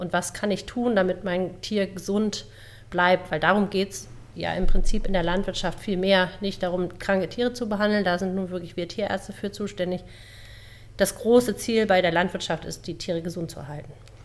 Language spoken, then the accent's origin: German; Schleswig-Holstein, Germany; also born or lived in Essen; ich bin in Essen im Ruhrgebiet geboren worden, bin aber dann kein Stadtkind geworden, sondern als Kleinkind von meinen Eltern aufs Land nach Schleswig-Holstein verpflanzt worden, wo ich dann groß geworden bin. Und nach dem Abitur bin ich dann nach Berlin gegangen